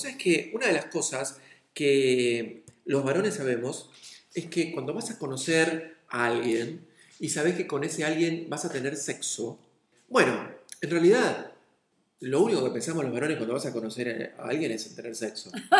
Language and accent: Spanish; Buenos Aires, Argentina; cómo somos los porteños